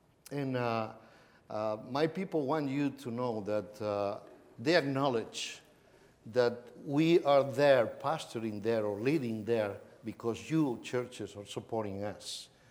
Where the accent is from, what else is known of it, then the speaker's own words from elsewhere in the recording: Barcelona, Catalonia, Spain; And by the way, we are from Barcelona, Spain.